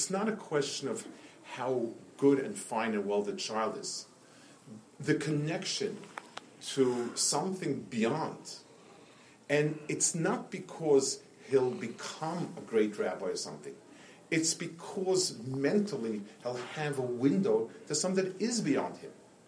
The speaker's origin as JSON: {"language": "English", "town": "New York City", "region": "New York", "country": "United States", "tie": "born or raised there", "said": "When I grew up on Lower East Side, there was a Hasidic Rebbe, very fine person."}